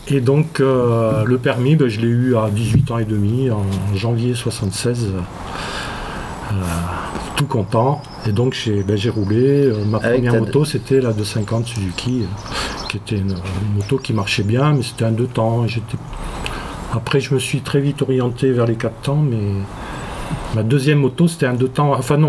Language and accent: French; Lille, Hauts-de-France, France; born there; moved away; Non, je suis né à Lille. Je suis à Chtigny.